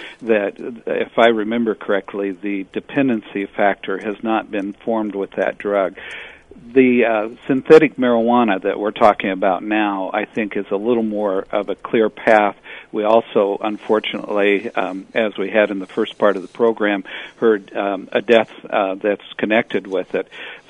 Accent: Marshalltown, Iowa, United States; I chair the Human Resources Committee, and I'm from Marshalltown.

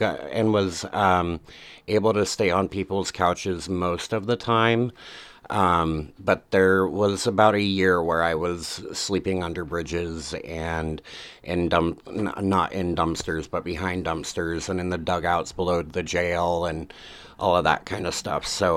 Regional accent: Ukiah, California, United States; So I was born here in Ukiah, and I was raised pretty much by the system.

